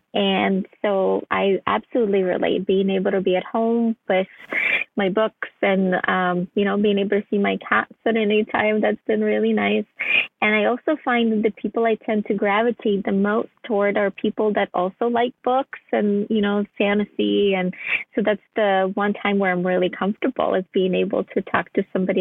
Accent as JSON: {"language": "English", "country": "Ukraine", "tie": "born or raised there", "said": "Well, I was born and raised in Ukraine, and books were just in general a big part of my childhood."}